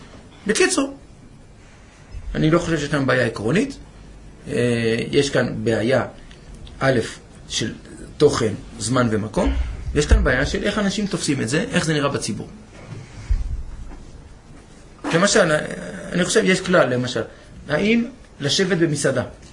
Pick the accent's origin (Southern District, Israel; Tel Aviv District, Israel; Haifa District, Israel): Tel Aviv District, Israel; Tel Aviv; אני גדלתי בתל אביב, חביבי. תאמין לי, זה עולם אחר.